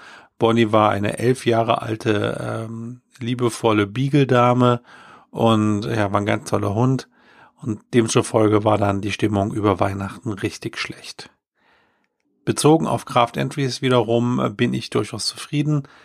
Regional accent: Rhineland-Palatinate, Germany; die Flut im Sommer, die meine Heimat, das Ahrtal, zerstörte

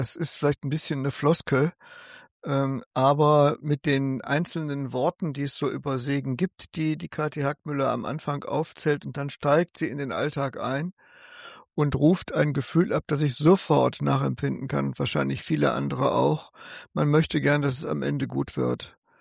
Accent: Northern Germany, Germany; als Norddeutscher

